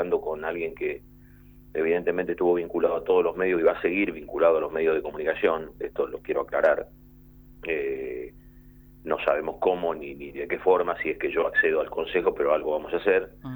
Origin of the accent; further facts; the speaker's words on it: Rosario, Santa Fe, Argentina; Yo soy un rosarino de toda la vida y, y quiero que mi ciudad vuelva a ser lo que en algún momento fue.